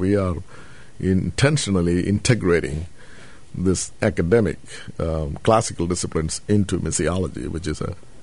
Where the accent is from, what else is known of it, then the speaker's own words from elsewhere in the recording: India; I come from India, and my state is about 35 million. We have about 10 million Muslims and 9 million Christians, and the rest Hindus in the state I grew up in, India.